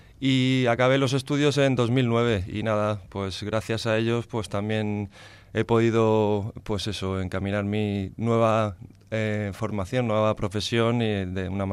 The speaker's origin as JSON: {"language": "Spanish", "town": "Villena", "region": "Valencian Community", "country": "Spain", "tie": "born or raised there", "said": "Y luego en mi pueblo, en Villena"}